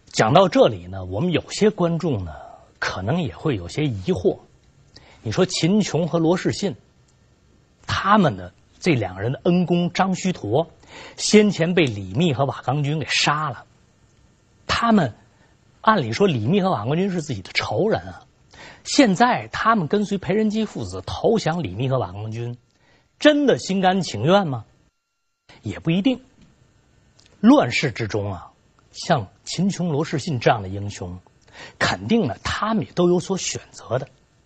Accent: China; 我们中国人耳熟能详

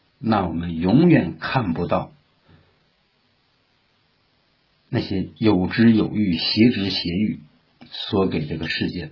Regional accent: China; 所以西方有些东西我们中国人呢理解不了

